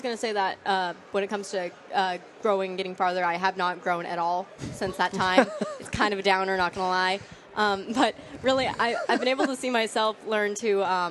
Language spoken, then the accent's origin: English; California, United States; I don't really see that where I'm from. I'm from California, so it's kind of not spoken about that much.